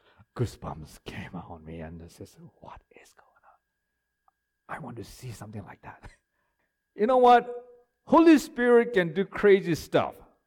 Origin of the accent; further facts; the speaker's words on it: India; And I said, oh, I'm not Japanese. I'm from India. No, you're not. I said, I am. He says, no, you don't look like one.